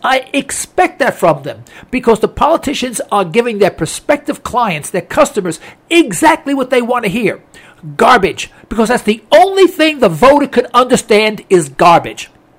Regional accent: United States; I am absolutely ashamed to say that I am an American, you know, and I vote.

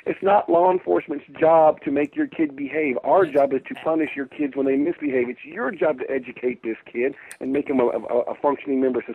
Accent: California, United States; I grew up in the Los Angeles County School District, which was one of the worst in the nation

